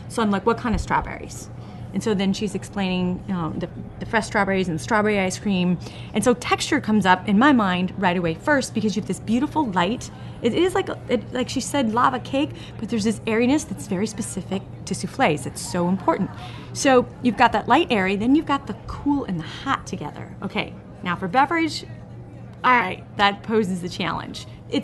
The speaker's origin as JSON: {"language": "English", "town": "Chicago", "region": "Illinois", "country": "United States", "lives_now": "Louisiana, United States", "said": "Yeah, it's crazy to us because, you know, we're both from Chicago."}